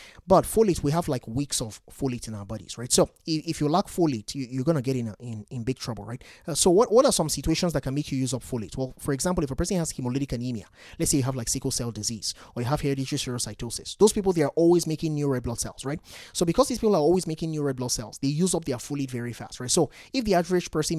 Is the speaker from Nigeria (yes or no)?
yes; Nigeria; Growing up in Nigeria was a tough life, right?